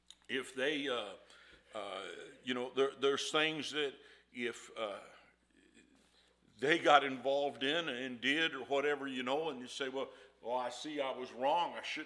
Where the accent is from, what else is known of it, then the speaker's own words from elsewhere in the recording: West Virginia, United States; But I'm from West Virginia originally, so beans and taters to me are pinto beans and fried potatoes.